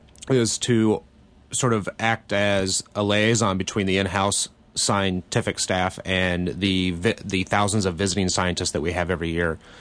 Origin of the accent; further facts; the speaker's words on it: the South, United States; moved away; also growing up in the South and moving to New England was a bit of a cultural shock.